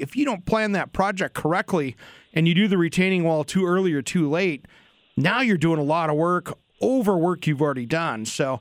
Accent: Richland, Washington, United States; because I grew up in the Tri-Cities, went to Kamiokan High School and lived in Richland, and I know that place very well.

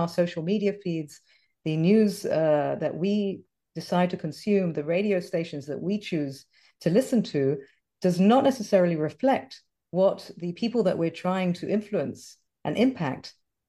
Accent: England, United Kingdom; I'm originally obviously from England.

